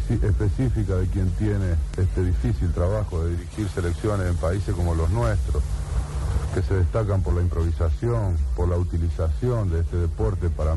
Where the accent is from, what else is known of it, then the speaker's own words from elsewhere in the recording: Argentina; Pero pienso que la suerte mayor es de haber luchado permanentemente en la defensa de las características del fútbol argentino y, por qué no, rioplatense. Mi país pasó una larga historia de frustraciones